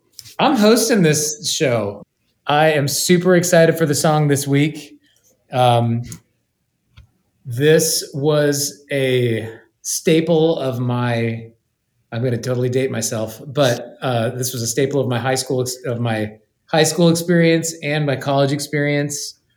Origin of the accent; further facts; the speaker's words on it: Las Vegas, Nevada, United States; And because I'm from Las Vegas, and then also in college, I even saw this band live